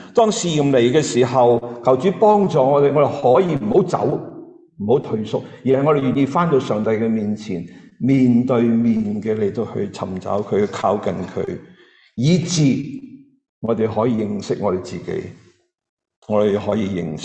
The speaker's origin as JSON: {"language": "Cantonese", "country": "Hong Kong", "tie": "born or raised there", "said": "你同埋我或者在座当中都好多系土生土长嘅香港人"}